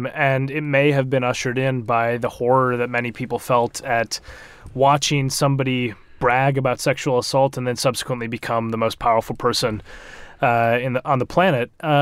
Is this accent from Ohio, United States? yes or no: no; Minnesota, United States; And so even like in my home state of Minnesota, we report, the local newspapers report much more in detail about people who die from Minnesota